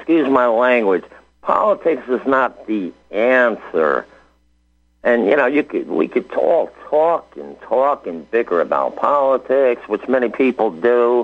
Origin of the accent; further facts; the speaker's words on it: Northeast, United States; I'm originally from the Northeast.